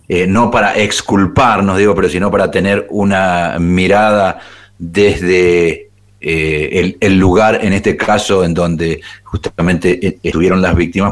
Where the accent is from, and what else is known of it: Argentina